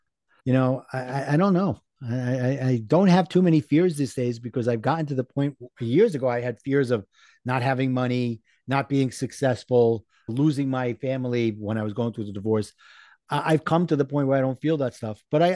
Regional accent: Brooklyn, New York, United States; I'm from Brooklyn, so you got to figure my favorite food's got to be pizza.

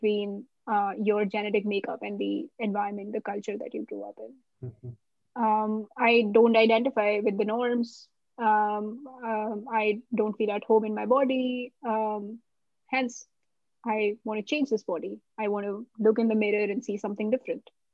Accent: India; Like, I am bisexual, but I'm also Indian, also an immigrant, also a behavioral scientist, also a social researcher, right?

